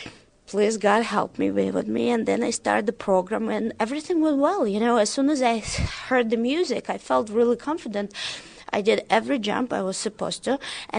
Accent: Russia; when I was growing up in Russia, a lot of people used to call my grandmother, oh, you're the Jew, you're the Jew.

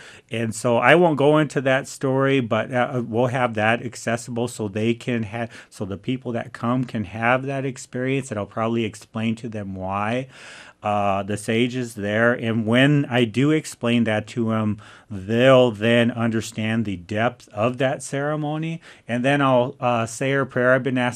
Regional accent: South Dakota, United States; I'm from the Ihonkawan Oyate. I'm Yankton Sioux, and so it's not unusual for us to know songs, to do these things.

